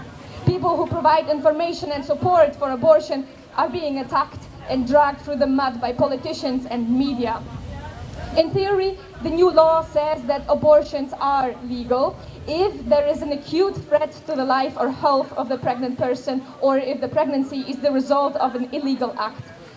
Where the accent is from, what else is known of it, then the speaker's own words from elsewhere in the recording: Poland; first language Polish; English is a second language; and I'm from Poland.